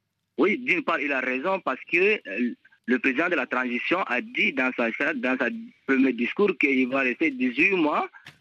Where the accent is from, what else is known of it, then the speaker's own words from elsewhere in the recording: Chad; Bon, en tant que Tchadien